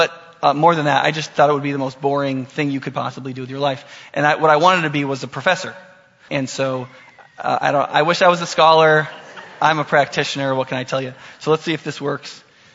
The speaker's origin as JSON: {"language": "English", "town": "Madison", "region": "Wisconsin", "country": "United States", "said": "I'm from Madison, Wisconsin, which is where the Freedom From Religion Foundation was founded."}